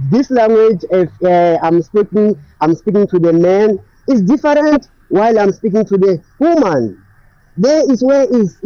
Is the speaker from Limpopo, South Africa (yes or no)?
yes; Limpopo, South Africa; first language Venda; English is a second language; now in Johannesburg, South Africa; I speak Venda language. I'm from Limpopo.